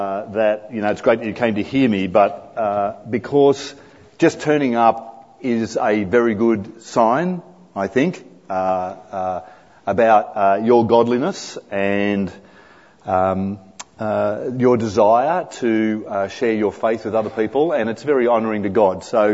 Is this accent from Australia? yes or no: yes; Greystanes, New South Wales, Australia; also born or lived in Bombala / New Guinea; I was born in Boombala, went to New Guinea for a couple of years, basically grew up in Greystanes, around Parramatta.